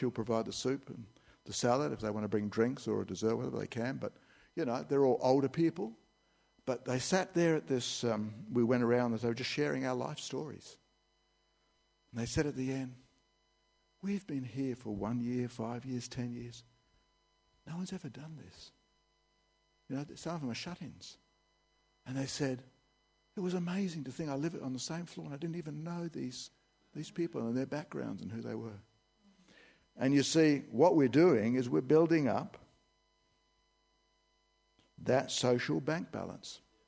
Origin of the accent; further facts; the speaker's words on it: Australia; I said, I'm Australian. We don't do that.